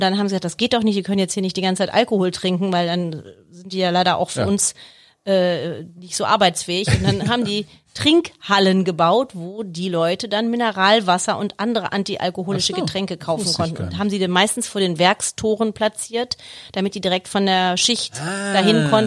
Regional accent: Hilden, North Rhine-Westphalia, Germany; wir kommen wie gesagt aus Hilden und ich bin früher immer sonntags hingerannt

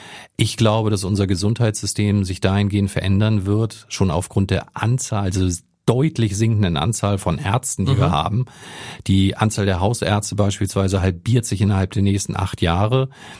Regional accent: Hamburg, Germany; also born or lived in Düsseldorf / Stuttgart / Munich; Und meine Antwort ist auch immer Hamburger, weil gebürtiger Hamburger auch, weil das ist bei mir in der DNA verankert.

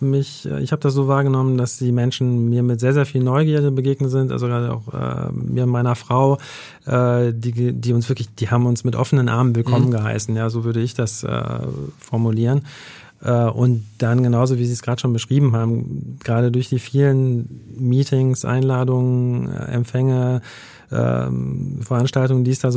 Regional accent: North Rhine-Westphalia, Germany; now in Hamburg, Germany; ich habe mich, glaube ich, selten so sehr als Ostwestfale gefühlt, wie seitdem ich hier in Hamburg bin

